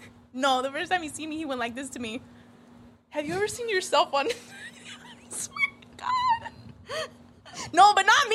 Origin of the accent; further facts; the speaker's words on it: Pasadena, California, United States; So Pasadena Media... I grew up in Pasadena.